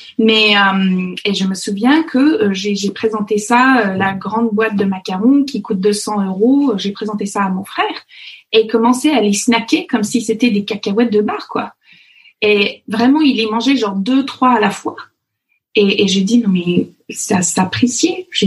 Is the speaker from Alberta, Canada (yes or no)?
yes; Alberta, Canada; ma région là où j'ai grandi, qui s'appelle l'Alberta, ce qui est un peu le Texas du Canada, mais en 15 000 fois plus froid. C'est une région qui fait deux fois la taille de la France.